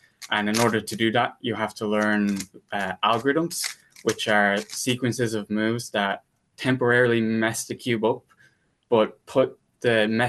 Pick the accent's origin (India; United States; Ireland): Ireland; I was the fastest Irish person.